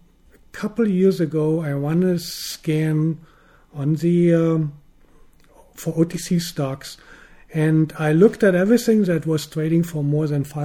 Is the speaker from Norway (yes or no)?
no; Germany; accent: German; English is a second language; My accent is from Germany, so I buy German stocks too